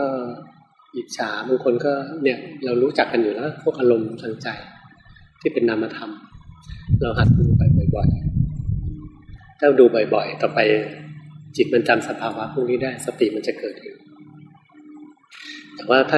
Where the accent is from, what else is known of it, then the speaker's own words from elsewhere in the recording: Bangkok, Thailand; แล้วยิ่งเราเป็นคนกรุงเทพกันส่วนใหญ่ความโกรธความโลภเนี่ยจะเยอะ